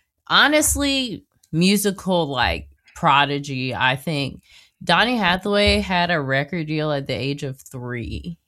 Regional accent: Jacksonville, Florida, United States; now in New York, United States; And also, I'm from Florida. Sanford is like an hour away from Jacksonville.

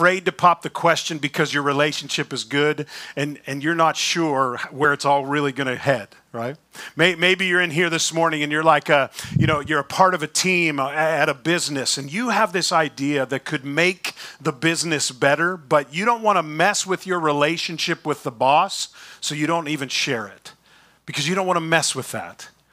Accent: Beaver Falls, Pennsylvania, United States; also born or lived in Pittsburgh; See, Erica and I, born right here in Pittsburgh. I was raised in the Beaver Falls, Erica, east of the city.

